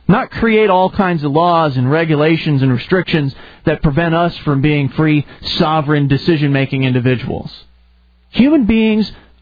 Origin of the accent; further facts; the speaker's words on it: United States; born there; I was born in America, and I was told when I was growing up that America's the land of the free.